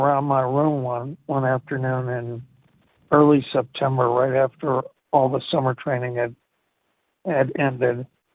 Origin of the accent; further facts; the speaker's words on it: the South, United States; I grew up in the South on army posts, which meant that that I went to integrated schools